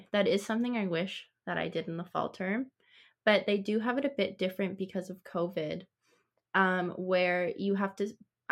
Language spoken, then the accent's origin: English; Bowmanville, Ontario, Canada; I'm also in the psychology program, and I'm from Bowmanville.